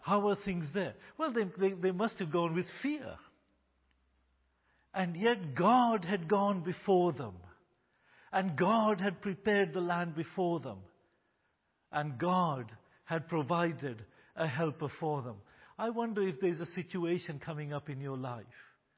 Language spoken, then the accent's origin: English; Kenya; born there; Although I was born in Kenya, I was a British citizen, a British passport holder.